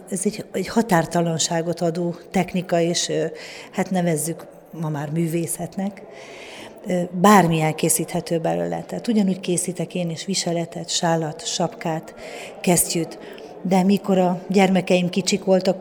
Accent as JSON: {"language": "Hungarian", "town": "Tunyogmatolcs", "region": "Szabolcs-Szatmár-Bereg", "country": "Hungary", "said": "Én egy Szabolcs megyei kisfaluból, Tunyog-Matolcsról származom"}